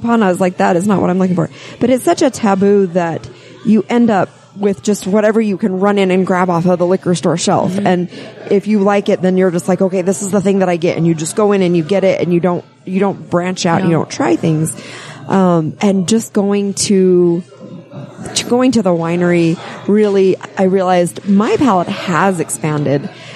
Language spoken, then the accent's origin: English; Utah, United States; growing up in Utah